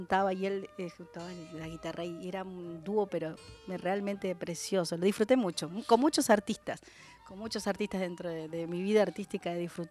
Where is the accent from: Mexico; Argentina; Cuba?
Argentina; Buenos Aires; born there; En realidad, nací aquí en Buenos Aires.